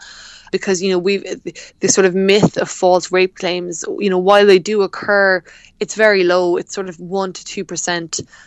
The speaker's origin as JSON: {"language": "English", "town": "Clonakilty", "region": "County Cork", "country": "Ireland", "tie": "born or raised there", "said": "on Clonakilty, which is my hometown"}